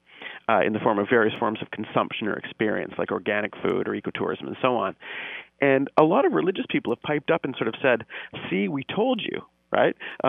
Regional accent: Canada; I'm a Canadian sort of looking

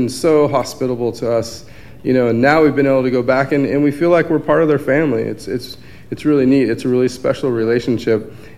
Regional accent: United States; growing up in the States, kind of having this narrative that was shaped, you know, just growing up in this culture

